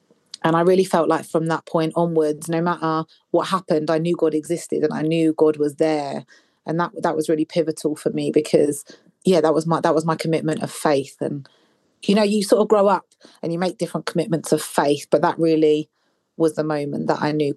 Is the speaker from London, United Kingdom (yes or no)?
yes; London, United Kingdom; we're going to go back to my hometown where I'm from, London, like the best place ever.